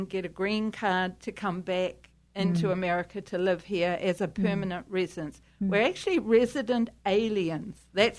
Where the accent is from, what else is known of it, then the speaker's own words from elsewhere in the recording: New Zealand; We're from New Zealand, but he had relocated.